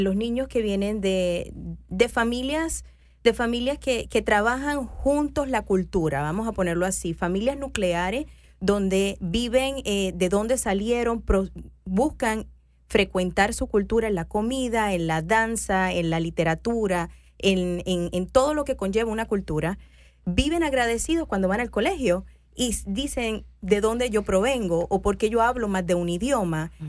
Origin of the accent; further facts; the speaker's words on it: Caguas, Puerto Rico; moved away as an adult; also born or lived in Gurabo / San Juan; now in Miami, United States; Y yo nací en un pueblito que se llama Gurabo, en la isla de Puerto Rico. Crecí en Caguas, me hice doctora en Puerto Rico, en la ciudad de San Juan.